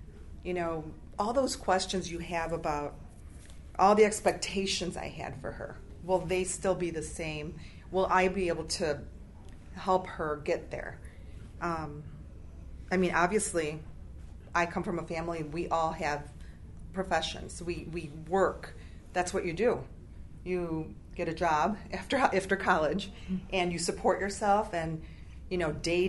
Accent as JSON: {"language": "English", "town": "Morris", "region": "Illinois", "country": "United States", "said": "I'm from Morris, Illinois."}